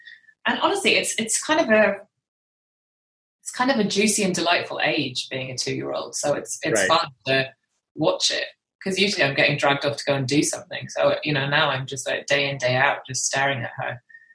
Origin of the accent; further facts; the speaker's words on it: United Kingdom; accent: British; I think because of my accent, because I'm the anomaly in my family. I'm the one with the British accent.